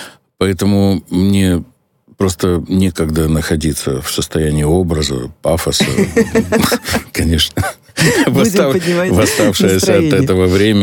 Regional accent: Kyiv, Ukraine; also born or lived in Moscow / United States; Да, я коренной киевлянин вообще в нескольких поколениях.

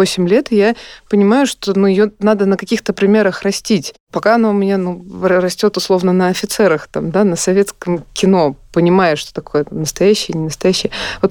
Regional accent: Moscow, Russia; я москвич

